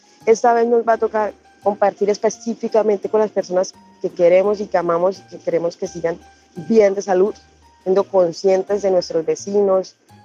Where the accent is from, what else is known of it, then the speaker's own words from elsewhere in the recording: Tibú, Norte de Santander, Colombia; Soy del municipio de Tibú, norte de Santander.